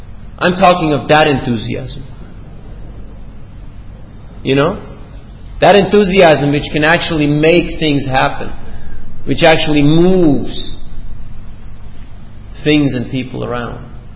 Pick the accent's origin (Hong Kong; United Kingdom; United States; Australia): Australia; I'm an Aussie, you know.